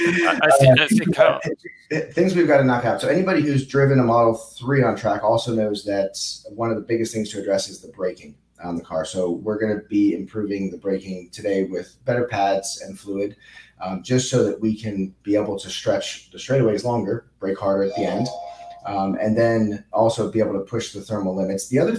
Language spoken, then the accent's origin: English; Florida, United States; And then I'm from Florida, so Sebring is the home track